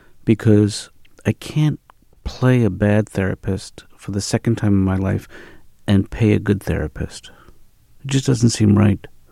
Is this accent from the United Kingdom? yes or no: no; New York City, New York, United States; now in Newton, United States; even though I grew up in New York City, I now live in Newton, Massachusetts, which is the home of therapy.